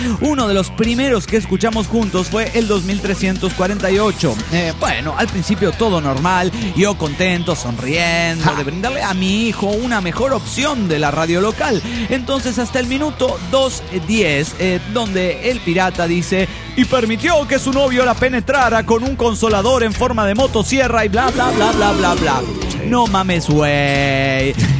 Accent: Salta, Argentina; Soy la tan fiera soy de Salta, Argentina.

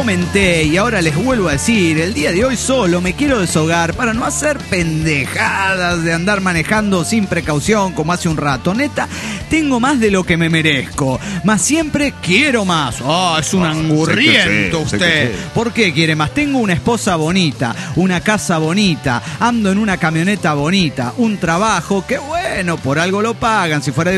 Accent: Potosí, Bolivia; Aquí reportándome desde la ciudad más alta del mundo con un frío de mierda. Hace un frío en Bolivia que usted ni se lo imagina.

